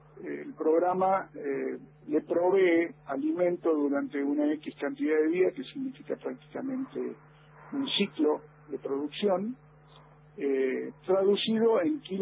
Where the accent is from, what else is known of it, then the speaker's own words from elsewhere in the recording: Córdoba, Argentina; Gente de acá del norte de Córdoba, Felipe Crespo, de donde soy yo también.